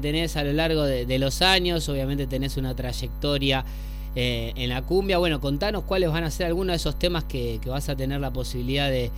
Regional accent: Rosario, Santa Fe, Argentina; así somos los rosarinos.

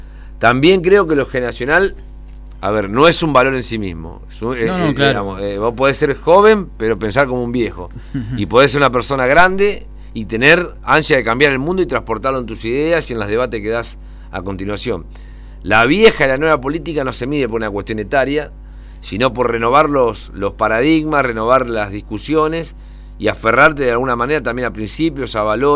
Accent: Santa Fe, Argentina; Primero, que soy de Santa Fe y yo tres de Rosario.

